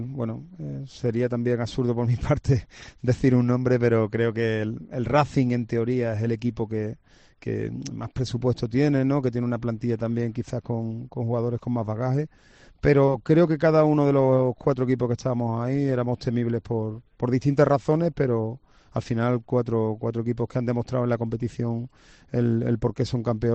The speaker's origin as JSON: {"language": "Spanish", "town": "El Puerto de Santa María", "region": "Andalusia", "country": "Spain", "said": "de Santa María."}